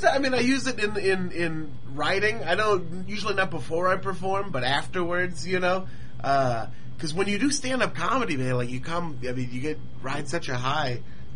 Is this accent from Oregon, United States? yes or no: yes; Beaverton, Oregon, United States; also born or lived in Portland; I grew up, I'm from Beaverton.